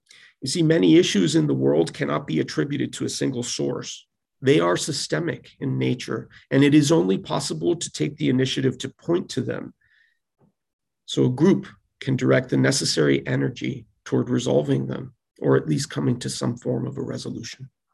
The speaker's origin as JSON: {"language": "English", "town": "Madrid", "region": "Community of Madrid", "country": "Spain", "tie": "born or raised there", "said": "As I mentioned earlier, I grew up in Madrid. However, my family doesn't quite live there."}